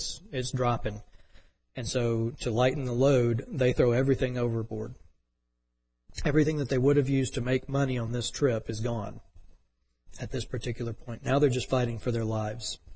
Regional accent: Texas, United States; Now, I'm a landlubber. I'm from East Texas.

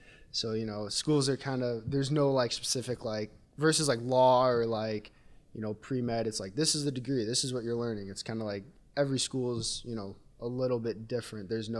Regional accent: Saline, Michigan, United States; Yeah, so I'm from Saline, Michigan. It's just south of Ann Arbor, for those who don't know. It's kind of a smaller town, you know.

